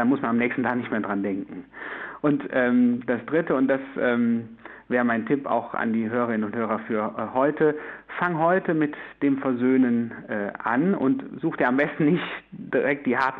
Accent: North Rhine-Westphalia, Germany; in der Pfarrkirche, wo ich groß geworden bin, sozusagen, das ist im Siegerland

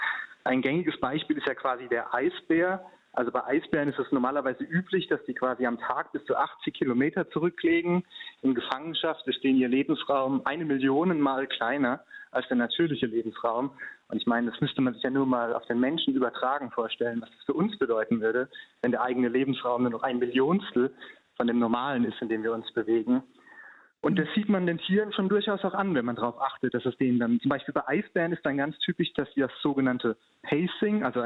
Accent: Mannheim, Baden-Württemberg, Germany; ich komme ja aus Mannheim

